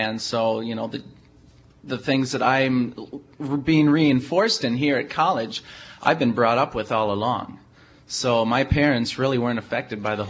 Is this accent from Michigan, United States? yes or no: no; Portage, Wisconsin, United States; Portage, Wisconsin. So my home church is St. John in Portage